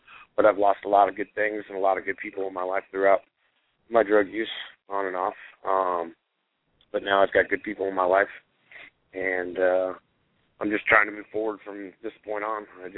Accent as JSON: {"language": "English", "town": "Denver", "region": "Colorado", "country": "United States", "said": "I'm from Denver, Colorado."}